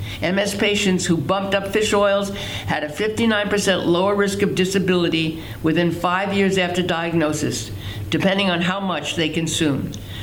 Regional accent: Brooklyn, New York, United States; born there; And listen, I was born in Brooklyn. When people born in Brooklyn talk, they raise their voice and they project.

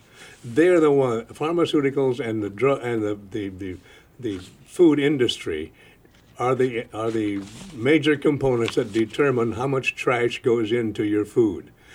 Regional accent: Iowa, United States; And since I'm from Iowa, okay. Iowa is the Midwest.

